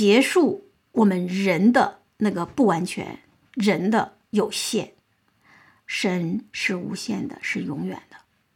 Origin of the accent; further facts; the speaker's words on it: China; 我们中国人用了个音啊